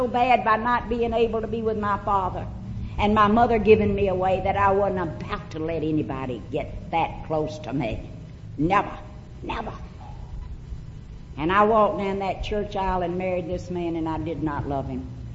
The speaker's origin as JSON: {"language": "English", "region": "Arkansas", "country": "United States", "tie": "born or raised there", "said": "I was born and raised in Arkansas."}